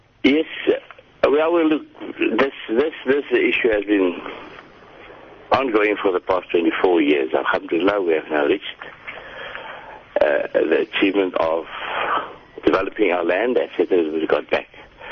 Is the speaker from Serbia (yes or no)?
no; Constantia, Western Cape, South Africa; born there; I was born in Constantia in 1945.